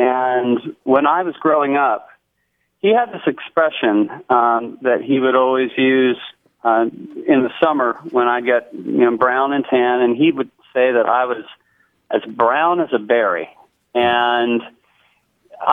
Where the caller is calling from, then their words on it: Lynchburg, Virginia, United States; I'm calling from Lynchburg, Virginia.